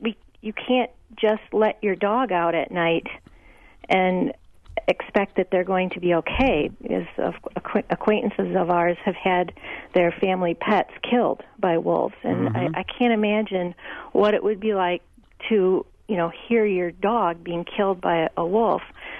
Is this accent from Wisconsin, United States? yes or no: yes; Madison, Wisconsin, United States; I'm from Madison, but we have a cabin on Island Lake, which is part of the Manitouish chain.